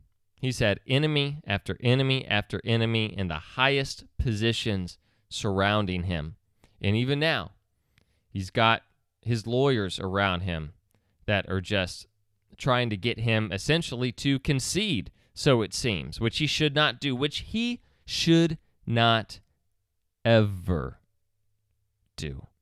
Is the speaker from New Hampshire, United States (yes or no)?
no; Texas, United States; That's up for Californians to decide. Not up for me as a Texan.